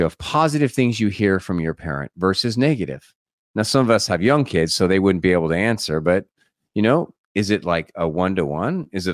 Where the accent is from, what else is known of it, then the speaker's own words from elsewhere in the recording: San Diego, California, United States; I grew up in San Diego. It's really big down there.